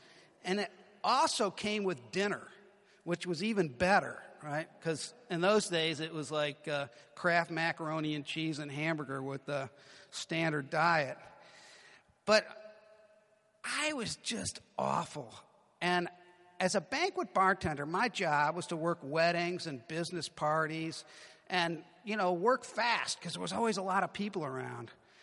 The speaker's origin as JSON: {"language": "English", "region": "Michigan", "country": "United States", "moved": "as an adult", "said": "I came to Delaware in 1976. I was a kid from Michigan. I left Michigan because, you know, the economy wasn't good."}